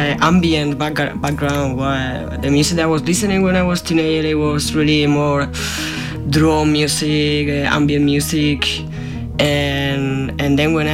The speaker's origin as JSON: {"language": "English", "town": "Murcia", "region": "Region of Murcia", "country": "Spain", "moved": "as an adult", "lives_now": "Berlin, Germany", "said": "Yeah, I'm coming from Murcia, from Spain."}